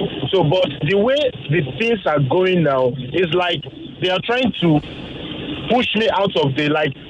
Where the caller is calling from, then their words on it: Oshodi, Lagos, Nigeria; I'm calling from Oshodi.